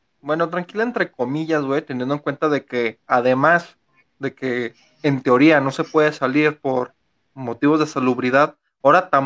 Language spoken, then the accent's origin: Spanish; Chihuahua, Mexico; Es que soy de Chihuahua, de repente soy de Chihuahua.